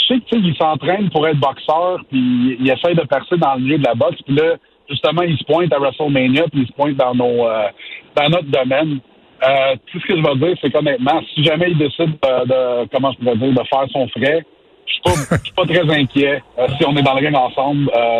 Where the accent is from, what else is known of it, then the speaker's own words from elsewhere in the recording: Quebec, Canada; je viens du Québec